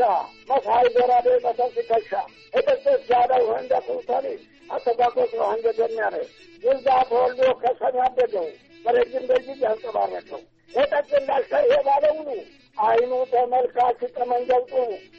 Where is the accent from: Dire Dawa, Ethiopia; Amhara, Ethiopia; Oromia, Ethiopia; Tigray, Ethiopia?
Amhara, Ethiopia; Bulga; born there; የተወለድኩት ስላሴ ይባላል ቡልጋ 1910 ዓ.ም ነው የተወለድኩት።